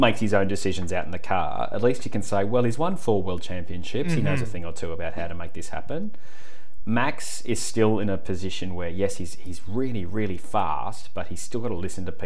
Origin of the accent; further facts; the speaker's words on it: South Africa; No, not me, mate. Oh, I'm South African.